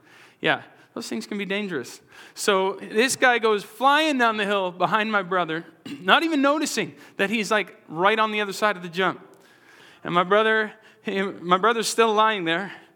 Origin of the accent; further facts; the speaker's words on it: Alberta, Canada; because I'm from Alberta. And so we get lots of snow in Alberta, and tobogganing is like a favorite pastime of ours.